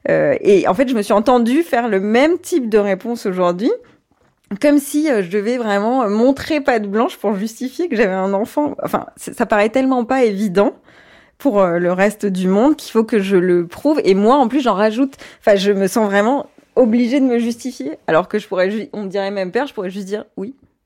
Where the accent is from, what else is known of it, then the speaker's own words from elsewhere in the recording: Guadeloupe, France; Quand je suis en Guadeloupe, ça dépend ce qu'on a envie que je sois, puisque j'ai grandi en Guadeloupe.